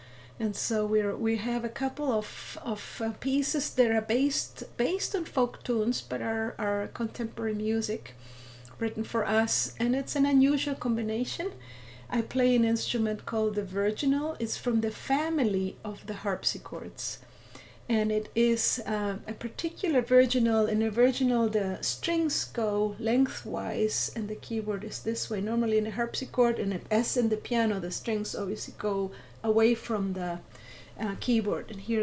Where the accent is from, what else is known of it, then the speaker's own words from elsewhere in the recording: Chile; I myself as well, growing up in Chile, I was part of a guitar band, a folklore band